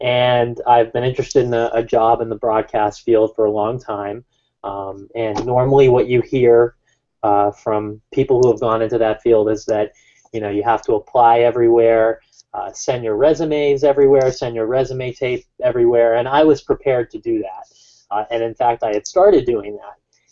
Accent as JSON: {"language": "English", "region": "New England", "country": "United States", "tie": "born or raised there", "said": "growing up in New England, you're able to see everything."}